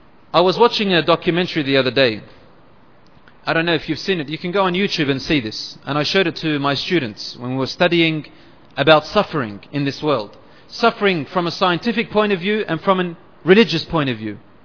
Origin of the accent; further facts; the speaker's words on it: Australia; Brother, it's not the fact that we are from Australia.